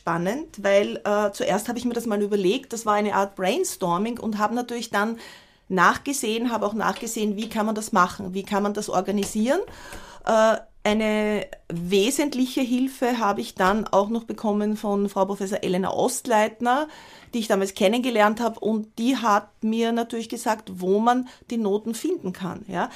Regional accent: Vienna, Austria; Also ich bin in Wien geboren, in Wien aufgewachsen

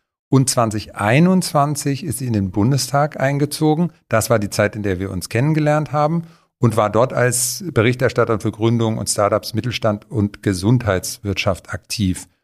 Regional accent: Heidelberg, Baden-Württemberg, Germany; in meiner Heimatstadt, Shoutout in die Kurpfalz, Heidelberg

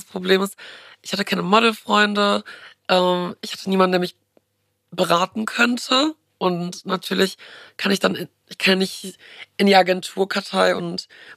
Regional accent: Bonn, North Rhine-Westphalia, Germany; Also ich komme aus Bonn

